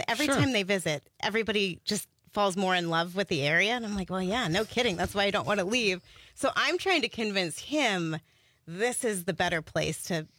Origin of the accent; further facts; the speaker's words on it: Ohio, United States; Oh, my gosh. Okay. I grew up in Ohio.